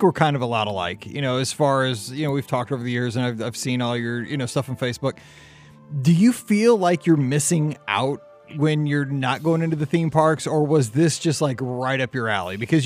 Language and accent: English; Missouri, United States; See, I'm from Missouri.